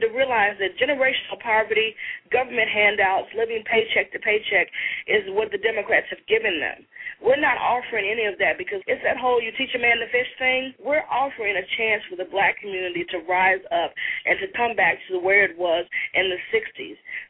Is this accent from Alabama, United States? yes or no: yes; Birmingham, Alabama, United States; born there; moved away as an adult; I was born in Birmingham, Alabama, in the heart of, you know, where the civil rights struggle happened. And I was 22 when I came to D.C.